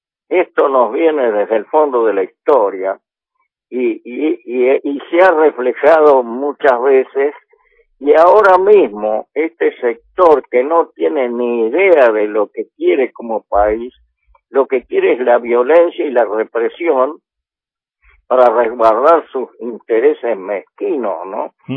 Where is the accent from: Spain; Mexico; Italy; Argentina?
Argentina; como argentinos que somos